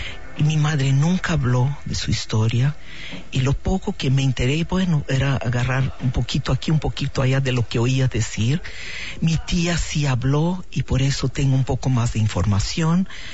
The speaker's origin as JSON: {"language": "Spanish", "country": "Spain", "said": "como españoles tenemos que saber"}